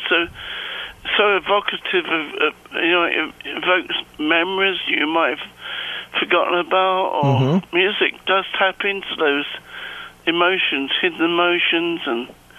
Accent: London, United Kingdom; growing up in Muswell Hill in a working class family. And we, it was a big family.

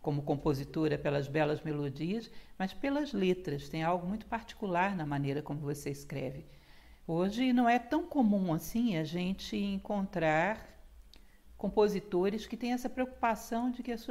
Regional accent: Rio de Janeiro, Brazil; born there; Eu tenho uma família que também é mista de Rio de Janeiro com o Nordeste. Nasci no Rio, mas minha mãe era de Alagoas e a família do meu pai vinha do Sul, ou seja, uma misturada.

